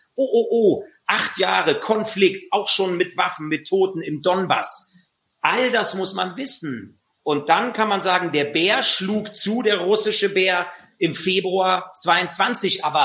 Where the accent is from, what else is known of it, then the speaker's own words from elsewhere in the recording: Germany; Ich bin in der DDR groß geworden, 1969 geboren